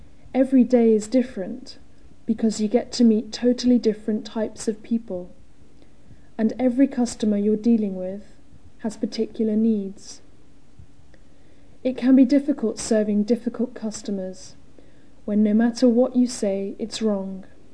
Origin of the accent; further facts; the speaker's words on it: New Zealand; I come from New Zealand and I'm 27.